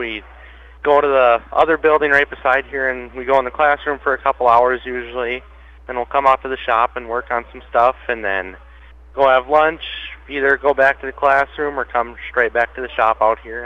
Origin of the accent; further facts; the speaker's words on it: Minneota, Minnesota, United States; from Mineota, Minnesota. I farm, just decided to come here, be a diesel mechanic.